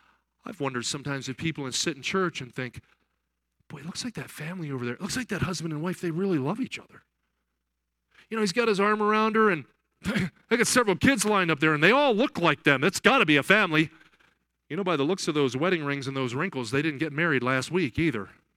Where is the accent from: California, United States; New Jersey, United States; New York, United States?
New Jersey, United States; And I grew up in New Jersey, and people in New Jersey talk fast, you know.